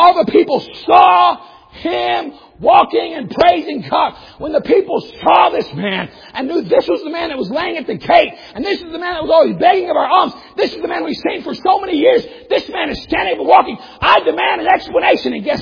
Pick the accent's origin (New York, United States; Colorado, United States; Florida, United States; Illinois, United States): Florida, United States; born there; I was born in Florida. My dad was born in Florida.